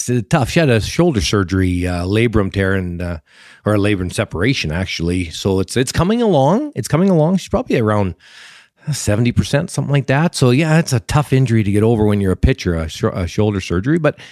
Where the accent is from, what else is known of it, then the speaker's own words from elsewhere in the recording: Canada; We, as a Canadian, I really want to see our players win.